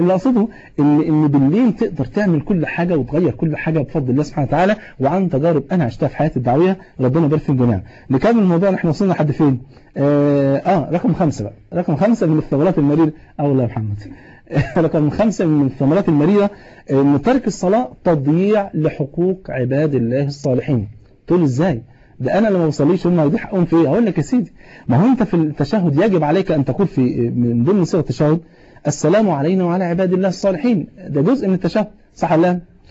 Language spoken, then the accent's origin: Arabic; Old Cairo, Cairo Governorate, Egypt; كنا زمان واحنا صغيرين كنا بنصلي في مسجد عندنا في مصر القديمه